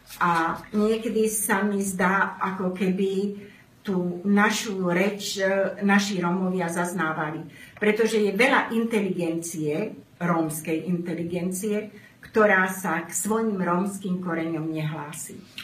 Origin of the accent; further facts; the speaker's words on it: Očová, Banská Bystrica Region, Slovakia; ešte ako dievča na základnej škole som mala možnosť u nás v Očovej vidieť Martinské rómske divadlo